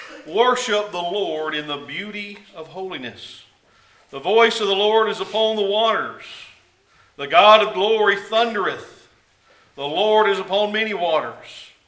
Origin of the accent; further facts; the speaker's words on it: Texas, United States; have you ever been out in western Kansas or northwest Texas, where I grew up in North Texas, and looked out and the plains are all out there before you?